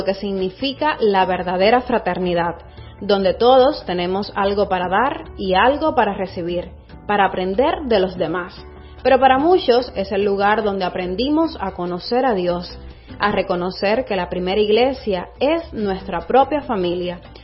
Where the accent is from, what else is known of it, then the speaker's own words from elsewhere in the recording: Guantánamo, Cuba; Recuerdo mi infancia en el Valle de Caujerí, en Guantánamo, junto a mi abuela Patricia, amor puro, y mi abuelo Pancho, casi analfabeto y muy recto.